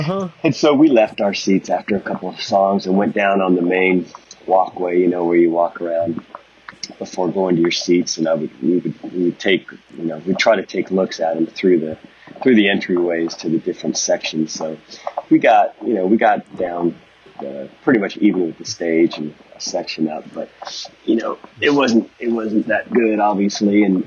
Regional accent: Colorado Springs, Colorado, United States; I grew up in Colorado Springs, and the show was up in Denver, so it's about an hour north.

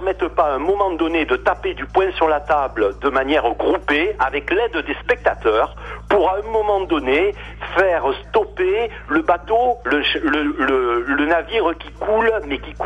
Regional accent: Marseille, Provence-Alpes-Côte d'Azur, France; moi je suis marseillais, j'ai 50 ans

